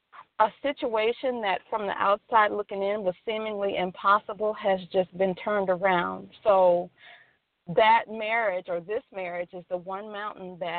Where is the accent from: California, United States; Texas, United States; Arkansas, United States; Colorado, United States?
Texas, United States; When I came back to Texas, because I'm from Texas, I came back in 2017, I was facing a mountain of issues.